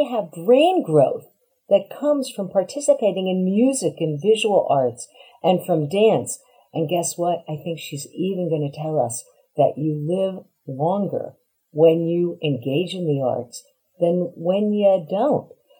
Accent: Philadelphia, Pennsylvania, United States; Home is Philadelphia, Pennsylvania.

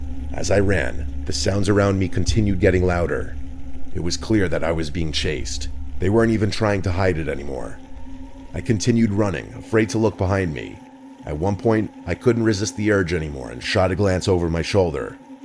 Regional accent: New England, United States; I'm also from New England, so the drive actually wasn't so bad.

